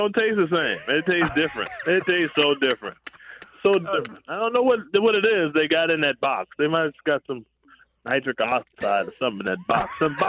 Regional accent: South Carolina, United States; One's going to be mustard-based, golden, because I'm from South Carolina.

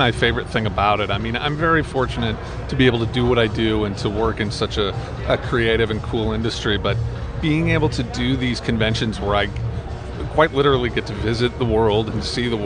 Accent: Missouri, United States; We grew up in Missouri, in the middle of the United States.

